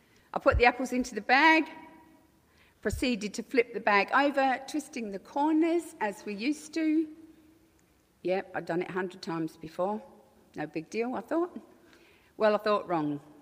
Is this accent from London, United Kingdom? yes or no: yes; London, United Kingdom; accent: Cockney; I was born in London, a Cockney.